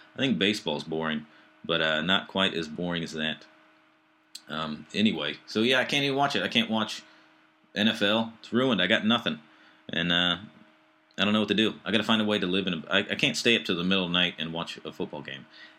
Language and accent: English; Ohio, United States; So, yeah, so like I said, I'm from Ohio, and we no longer make anything.